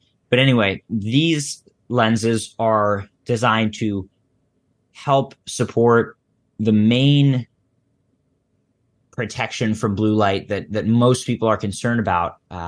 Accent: Philadelphia, Pennsylvania, United States; I grew up in Philly.

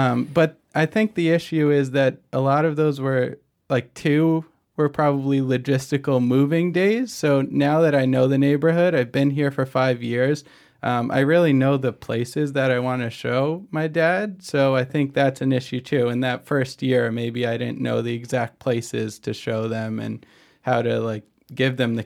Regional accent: New Jersey, United States; They've cooked me countless meals, delicious food when I was growing up in New Jersey and still host me often at their house on the Jersey Shore.

